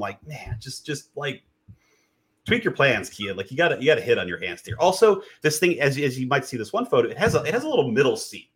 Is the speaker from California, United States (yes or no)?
no; Texas, United States; I'm trash from Texas